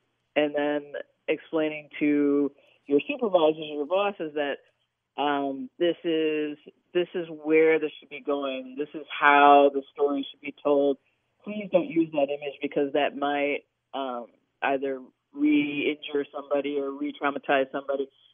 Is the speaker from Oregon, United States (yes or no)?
no; New York City, New York, United States; And, you know, I'm originally from New York City.